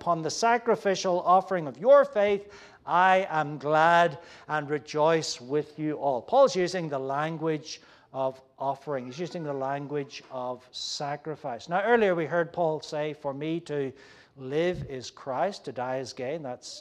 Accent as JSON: {"language": "English", "country": "Ireland", "said": "I'm from Ireland. In Ireland, there are always potatoes on the table."}